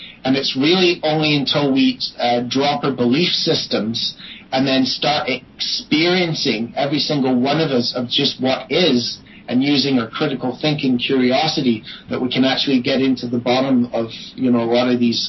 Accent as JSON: {"language": "English", "region": "Scotland", "country": "United Kingdom", "tie": "born there", "said": "essentially I was born in Scotland and came from the north of Ireland."}